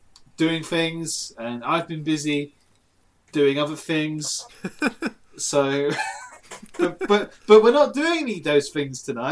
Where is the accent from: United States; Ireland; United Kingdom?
United Kingdom; accent: British; They probably like our British accents.